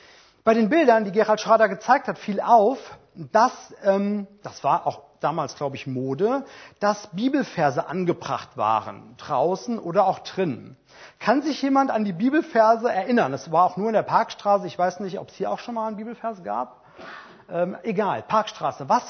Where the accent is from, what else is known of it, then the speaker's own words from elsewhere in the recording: Erdbach, Hesse, Germany; Nächste Woche predige ich nämlich in meinem Heimatdorf in Erdbach in Hessen.